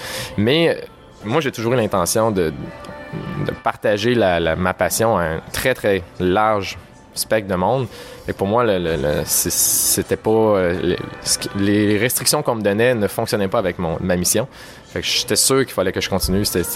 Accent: Quebec, Canada; now in Montreal, Canada; Je suis originaire d'une petite région du Québec qui s'appelle le Lac-Saint-Jean, qui est en soi là, 500 km de Montréal.

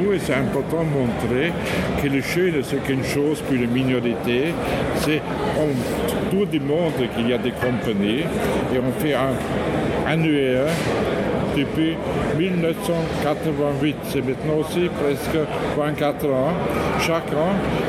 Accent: Vienna, Austria; French is a second language; Oui, je viens de l'Autriche, de Vienne.

